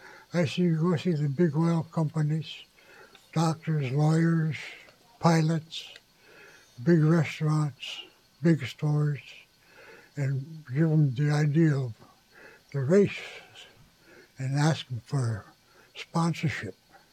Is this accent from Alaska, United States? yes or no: yes; Unalakleet, Alaska, United States; I was born in Unalakleet, June 15th, 1947. And Alaska was just a territory then.